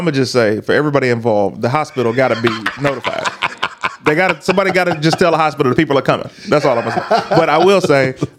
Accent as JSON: {"language": "English", "town": "Detroit", "region": "Michigan", "country": "United States", "said": "And also, we're from Detroit."}